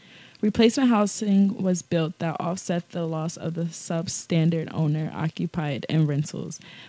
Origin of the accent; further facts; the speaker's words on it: Lancaster, Pennsylvania, United States; I am a graduating senior at Franklin and Marshall College studying English literature, and I am from Lancaster, Pennsylvan